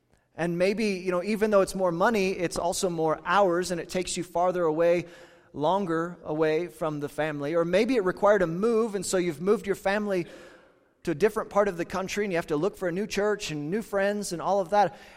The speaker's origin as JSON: {"language": "English", "region": "Kansas", "country": "United States", "tie": "born or raised there", "said": "Trust me, growing up in Kansas and living here now"}